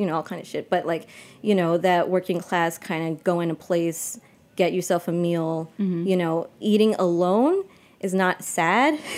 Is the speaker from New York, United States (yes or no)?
yes; New York, United States; Born and raised in New York. In the States, you know, I went to Ecuador when I was like 21 for the first time.